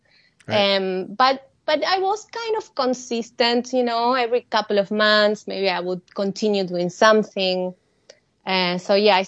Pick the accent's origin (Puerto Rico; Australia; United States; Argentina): Argentina; Salta; English is a second language; moved away as an adult; also born or lived in Buenos Aires; I grew up in Salta. I moved to Buenos Aires, which is quite far. It's, I think, 900 miles, like 2 hours by plane, right? It's very far away.